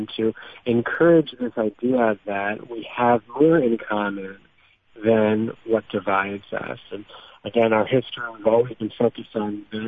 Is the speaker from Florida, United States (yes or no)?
no; Ohio, United States; Well, I grew up in Ohio, United States, and I grew up in a Jewish community